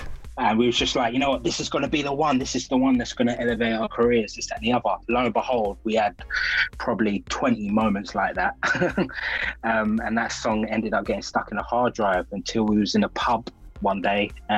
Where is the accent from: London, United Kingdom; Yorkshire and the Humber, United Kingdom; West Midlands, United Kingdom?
London, United Kingdom; Hackney; But growing up, we're from East London, Hackney.